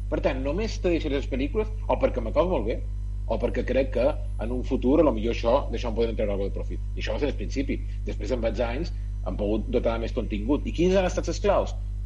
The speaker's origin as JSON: {"language": "Catalan", "region": "Balearic Islands", "country": "Spain", "said": "Bé, jo soc mallorquí, mon pare tenia videoclubs i tenia cines, per tant, el tema dels cines ho hem mamat de petit."}